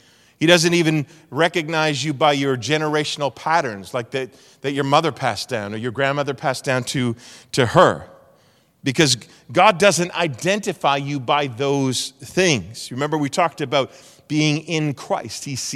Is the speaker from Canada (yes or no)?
yes; Canada; I'm thankful for who I am. Thankful that I'm a Canadian.